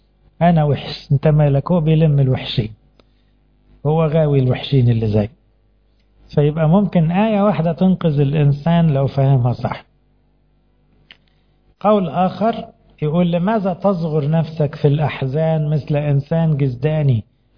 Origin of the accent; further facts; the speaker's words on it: Egypt; واللي عندنا في مصر ضابط الكل